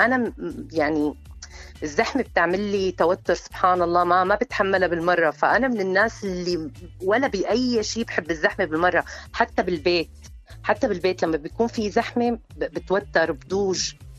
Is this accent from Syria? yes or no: yes; Syria; also born or lived in Saudi Arabia; انا من الشام، سورية